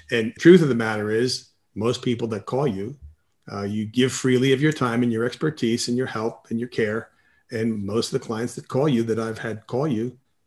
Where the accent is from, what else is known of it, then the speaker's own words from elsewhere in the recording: New Jersey, United States; now in Las Vegas, United States; I'm from Jersey. 44 years ago, I moved out to Las Vegas.